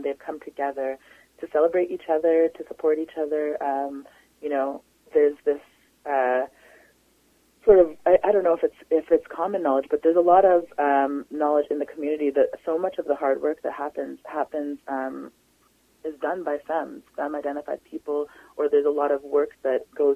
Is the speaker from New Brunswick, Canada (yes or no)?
no; Toronto, Ontario, Canada; I know that because I came from Toronto, and I was drawn across the country